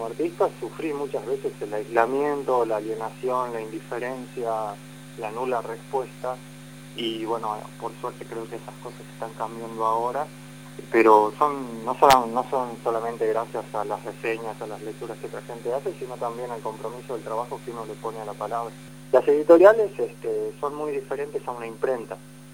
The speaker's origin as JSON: {"language": "Spanish", "town": "Tartagal", "region": "Salta", "country": "Argentina", "said": "Y yo, que bueno, por mi parte soy de Tartagal y voy con una novela también."}